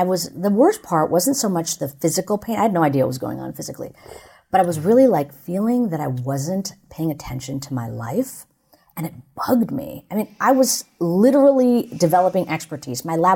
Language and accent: English; India; And, you know, I'm an Indian woman, so, like, meditation is not something really new to me.